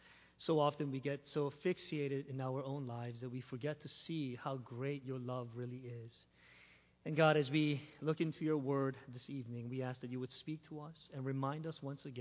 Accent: St. Louis, Missouri, United States; I am from St. Louis, a diehard Cardinals fan, so I hope you don't hold that against me.

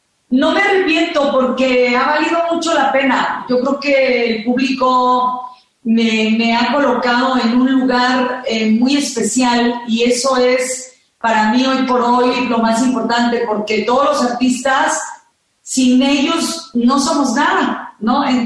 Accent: Mexico; yo que soy tan mexicana, tan orgullosa de cantar la música mexicana

